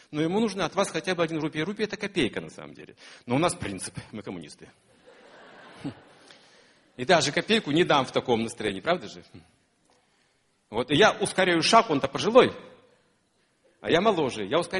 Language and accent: Russian; Russia; Я из России.